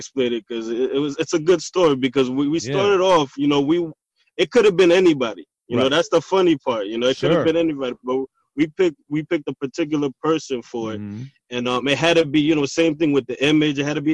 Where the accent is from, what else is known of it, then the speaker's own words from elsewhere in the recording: New York, United States; Yeah, we're both from New York. We were born and raised.